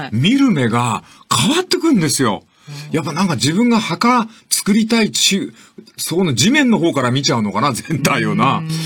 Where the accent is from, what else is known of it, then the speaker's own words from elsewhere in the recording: Fukuoka, Japan; born there; でも私は、福岡県に生まれてなかったら、ここに立ってない。 … は、福岡県の下町に生まれないと作れない歌です。